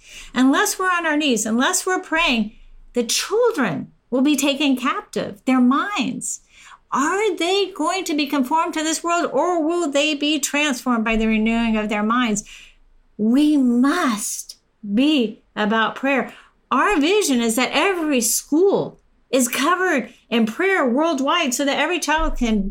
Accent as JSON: {"language": "English", "town": "Temecula", "region": "California", "country": "United States", "tie": "born or raised there"}